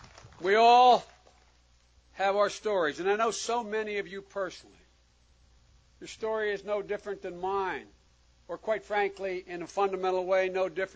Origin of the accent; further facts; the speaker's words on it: Claymont, Delaware, United States; also born or lived in Wilmington; as we were raised in Claymont, Delaware, and Wilmington, Delaware